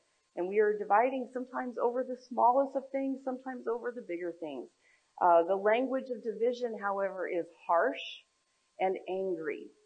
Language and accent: English; California, United States; Just those three roles required me to move from my hometown of Southern California in North San Diego County up to Arnold